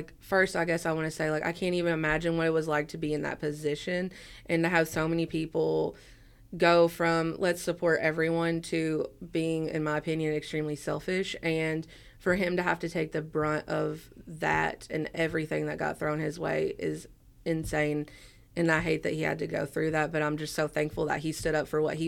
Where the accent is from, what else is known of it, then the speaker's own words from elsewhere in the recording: Appalachia, United States; Like, I'm from Appalachia, and what drew me to this project was doing something that women throughout history in Appalachia and Kentucky have done